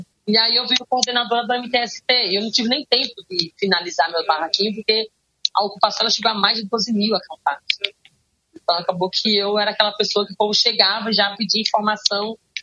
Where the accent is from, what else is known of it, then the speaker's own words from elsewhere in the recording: Pernambuco, Brazil; moved away as an adult; now in São Paulo, Brazil; Sou a sétima de 8 irmãos. Sou do sertão do Nordeste, pelo Floresta do Nordeste. Chego em São Paulo com 18 anos, né, para trabalhar já como empregada doméstica. Deixei no Pernambuco uma filha de 1 ano e 2 meses.